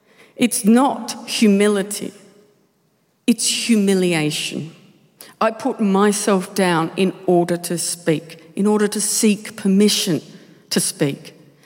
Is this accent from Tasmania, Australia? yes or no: yes; Tasmania, Australia; I'm from Tasmania. Lovely place, famous for a lot of things. Potatoes.